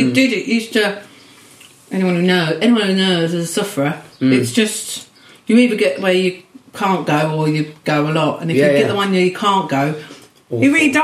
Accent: Swanley, South East England, United Kingdom; also born or lived in Longfield; Delightful Swanley. Which then we moved to a village called Longfield when I was a teenager.

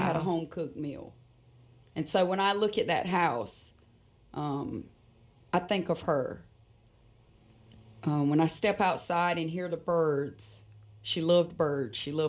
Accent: North Carolina, United States; So I grew up on Hill and Drive in a two-story log cabin. And growing up, my father's career, which my parents are, you know, they were still married, but his career, like a lot of men in Robeson County, was to work away from home

